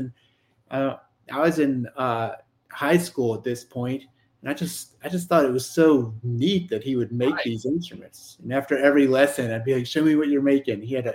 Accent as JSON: {"language": "English", "region": "Virginia", "country": "United States", "tie": "born or raised there", "said": "Yeah, well, I grew up in Rockbridge County, Virginia, so that was an easy name to come up with."}